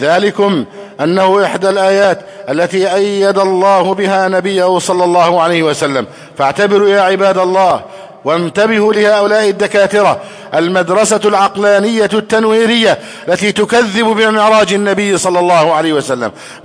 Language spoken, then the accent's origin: Arabic; Egypt